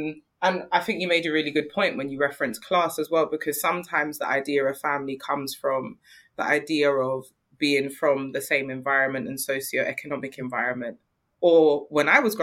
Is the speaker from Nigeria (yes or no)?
yes; Nigeria; You know, like, as a Nigerian woman, I understand and I've been taught the importance of, like, bearing and continuing a bloodline and a name, carrying on a name.